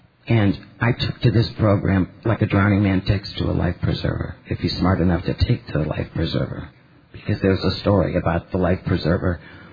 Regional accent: Miami, Florida, United States; I'm from Miami, Florida.

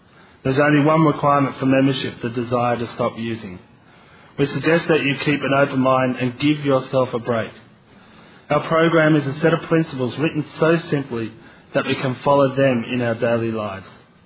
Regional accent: San Diego, California, United States; And I'm from San Diego, California.

